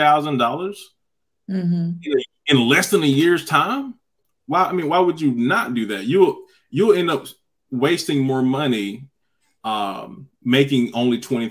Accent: North Carolina, United States; accent: North Carolina; now in Atlanta, United States; Pardon my North Carolina accent, if y'all. I'm not coming out right. I'm in the Atlanta area now, so I probably also sound like people here that I hang out with.

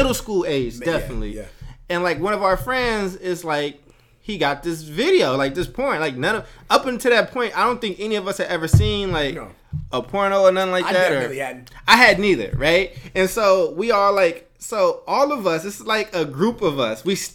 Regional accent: Oakland, California, United States; We growing up in North Oakland was a real interesting, real interesting experience for us.

